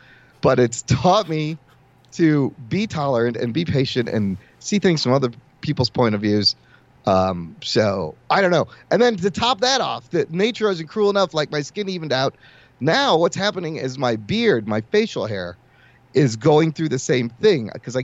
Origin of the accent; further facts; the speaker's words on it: United States; born there; I'm a Pakistani, American, you know, born in America with immigrant parents